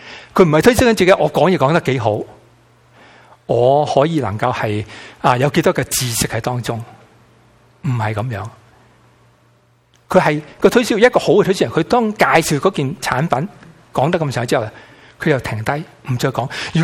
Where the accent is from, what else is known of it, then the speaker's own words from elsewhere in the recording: Guangdong, China; 我们广东人一般吃龙虾都是喜欢吃，都是姜葱龙虾